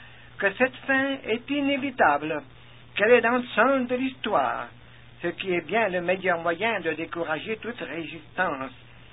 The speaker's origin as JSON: {"language": "French", "country": "Canada", "said": "aux États-Unis et chez nous au Canada aussi"}